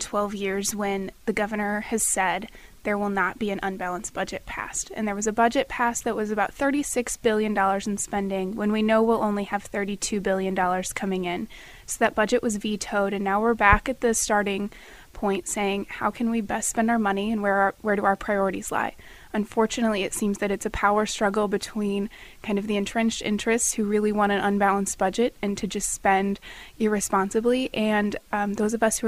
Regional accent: Illinois, United States; I grew up here in Montgomery County. My family's farmed in Montgomery and Christian County since about the Civil War, and so agriculture is certainly in my background. I grew up in 4-H

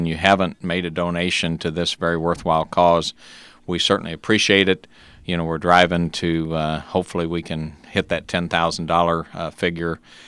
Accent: Williamsville, United States; You know, I grew up in Williamsville, and they got a great school district there.

